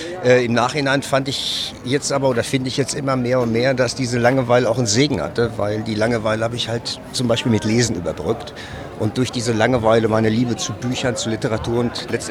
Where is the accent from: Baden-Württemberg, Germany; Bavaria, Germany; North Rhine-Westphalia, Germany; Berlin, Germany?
North Rhine-Westphalia, Germany; Werdohl; also born or lived in Neuenrade; Da bin ich nicht nur aufgewachsen, da bin ich auch geboren im Werdohler Krankenhaus. Die ersten 2-3 Jahre meines Lebens habe ich in Neuenrade gelebt, aber ich bin ein Werdohler.